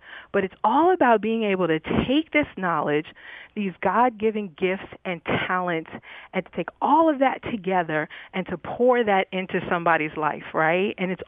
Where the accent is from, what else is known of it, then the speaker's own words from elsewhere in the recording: New York, United States; And so I'm a New Yorker, and I've never seen anything like this.